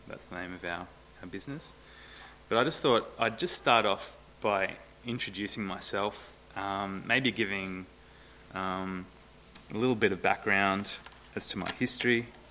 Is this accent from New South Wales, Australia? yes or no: no; Tasmania, Australia; now in Hobart, Australia; I'm from the Northwest Coast. I moved down to Hobart about 10 years ago for work.